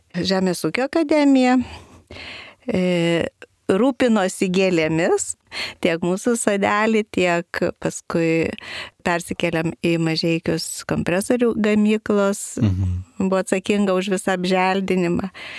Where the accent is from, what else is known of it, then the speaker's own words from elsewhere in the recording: Kaunas, Kaunas County, Lithuania; born there; aš ir gimiau Kaune, tada tėvaliui bestudijuojant, tai mes gyvenom tokiam ūkiniam pastatuke, antram aukšte